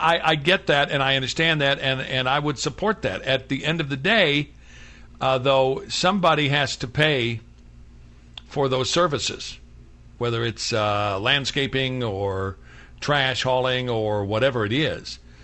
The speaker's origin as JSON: {"language": "English", "town": "Kansas City", "country": "United States", "tie": "born or raised there", "said": "She also hails from my hometown of Kansas City."}